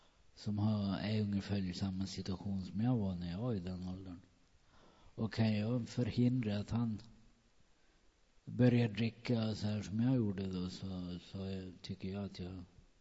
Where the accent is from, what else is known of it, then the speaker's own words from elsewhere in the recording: Dala-Floda, Dalarna County, Sweden; Jag är född och uppvuxen i Dalafloda.